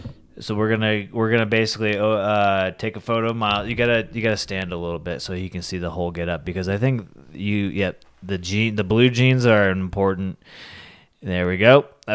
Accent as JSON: {"language": "English", "region": "Colorado", "country": "United States", "said": "let me ask him how do you know I'm from Colorado?"}